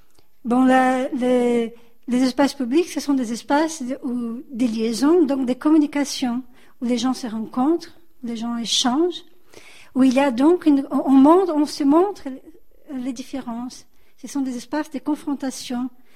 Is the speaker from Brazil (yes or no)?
yes; Brazil; On voit au Brésil, je suis brésilienne, on voit au Brésil un phénomène qui devient de plus en plus courant